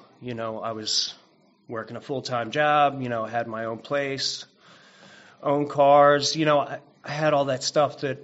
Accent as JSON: {"language": "English", "town": "Philadelphia", "region": "Pennsylvania", "country": "United States", "tie": "born or raised there", "said": "Born and raised in Philadelphia, and I had an older brother."}